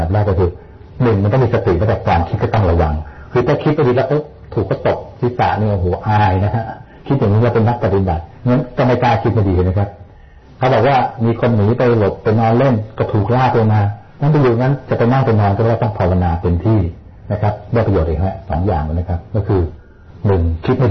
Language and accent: Thai; Bangkok, Thailand; คือเราเป็นคนกรุงเทพอะฮะไม่ค่อยคุ้นได้ยินเสียงนะ